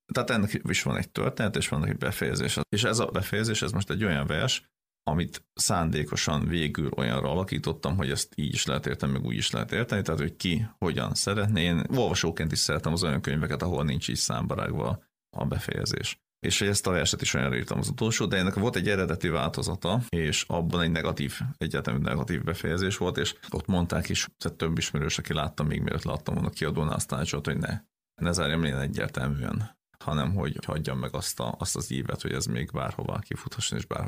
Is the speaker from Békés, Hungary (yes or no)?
yes; Gyula, Békés, Hungary; mi ugye ő is Gyulai, én is Gyulai vagyok